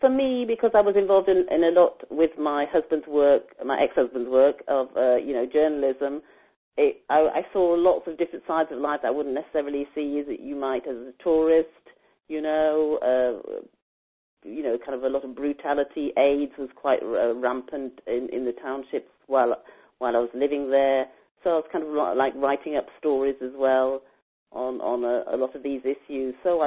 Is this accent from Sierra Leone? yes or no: yes; Sierra Leone; also born or lived in Guguletu, South Africa; I'm originally from Sierra Leone, so I'm from the continent of Africa.